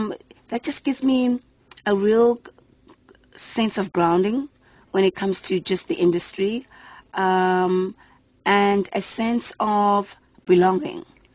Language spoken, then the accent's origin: English; South Africa; because I love being South African. I love being African.